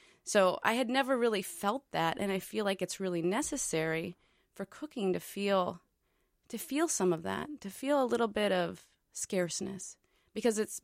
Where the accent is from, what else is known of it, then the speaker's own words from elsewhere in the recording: Park Rapids, Minnesota, United States; But no, I think what's interesting about growing up in Park Rapids, honestly, is that it is, when you drive in, it's, you meet this potato factory